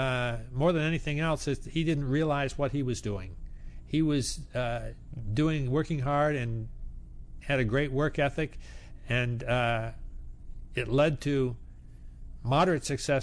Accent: Owosso, Michigan, United States; I grew up in a small town in Michigan, in central Michigan. I hardly ever mention the name to people who aren't from Michigan, but it's called Owosso. It's got about 20,000 people.

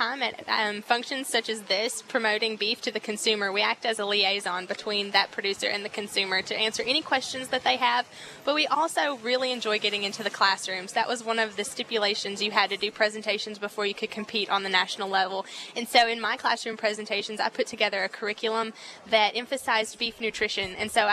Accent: Arkansas, United States; I'm actually from Arkansas, so they tell me I'm south of the Mason-Dixon line right here

